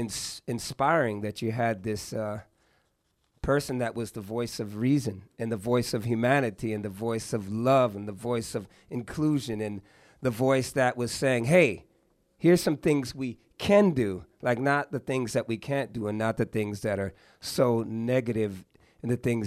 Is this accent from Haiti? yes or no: no; California, United States; And that's kind of the way I lived my life growing up in the Bay Area. And being the eighth of 14 kids